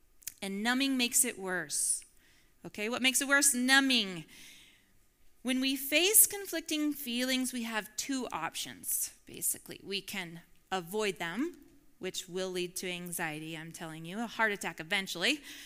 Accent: Midwest, United States; So I grew up in the Midwest where being a Christian meant you go to church on Sunday and you work hard.

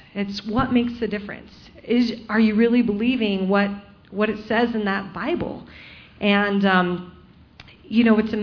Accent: Salt Lake City, Utah, United States; and they taught Christian morals, and our whole growing up in Salt Lake City with churches was wretched.

